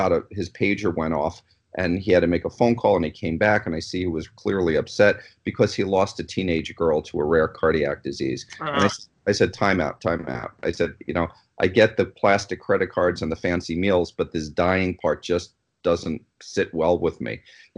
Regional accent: New York, United States; So I am from New York originally. If my accent didn't come out, I already had my two cups of coffee.

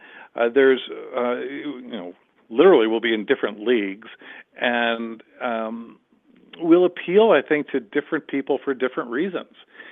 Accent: Chicago, Illinois, United States; I grew up in or around Chicago, and I've worked there now for about 20 years with a various number of teams.

